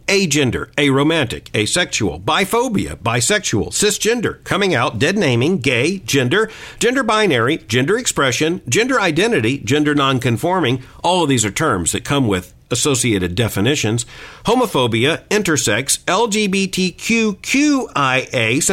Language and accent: English; the South, United States; As a Southerner, I just have to find some satisfaction that there in upstate New York, Cornell University is saying that y'all is now a preferred terminology.